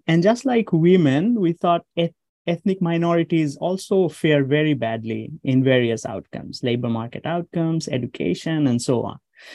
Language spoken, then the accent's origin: English; Rajshahi Division, Bangladesh; I grew up in Bangladesh, and I grew up in Rajshahi region, which is like home to all the Santals. I kind of grew up with them